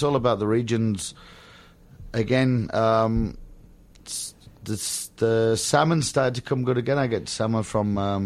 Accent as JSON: {"language": "English", "region": "England", "country": "United Kingdom", "said": "Obviously I'm English"}